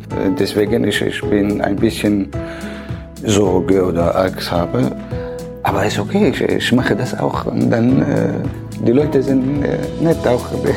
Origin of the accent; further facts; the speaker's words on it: Egypt; first language Arabic; German is a second language; moved away as an adult; now in Hamburg, Germany; ich bin 35 Jahre alt, ich komme aus Ägypten. Ich bin in Deutschland ein bisschen mehr als ein Jahr. Ich wohne in Harburg